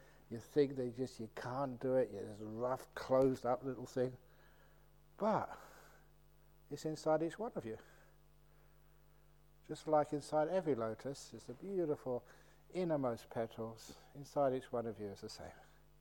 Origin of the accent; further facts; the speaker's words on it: London, United Kingdom; growing up in London, parents were poor